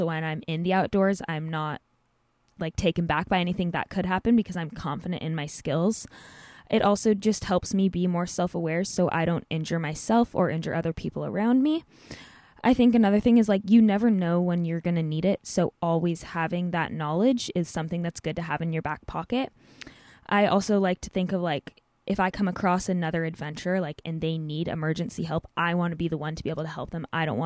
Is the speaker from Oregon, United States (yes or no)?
yes; Oregon, United States; also born or lived in Portland, Oregon; now in Kitsap, United States; I'm originally from Central Oregon. I was born in Portland, but I currently live in Kitsap, Washington.